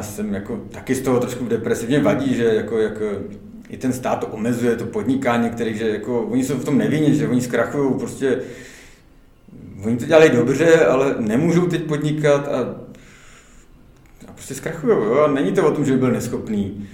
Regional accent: Moravia, Czechia; mám i chalupu na Moravě, kde mám rodiče, já jsem původně z Moravy

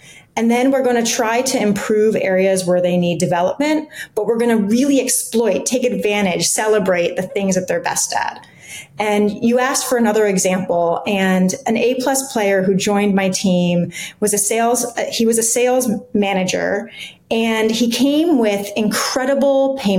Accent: New York City, New York, United States; now in Westchester, United States; So I'm originally from New York, and a fun fact about me is that I started riding the New York City subways alone when I was 8 years old.

